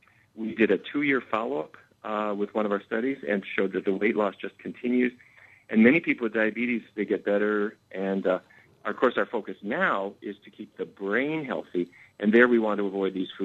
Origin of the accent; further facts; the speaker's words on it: Fargo, North Dakota, United States; Well, first of all, full disclosure, I grew up in Fargo, North Dakota, in the middle of cattle country.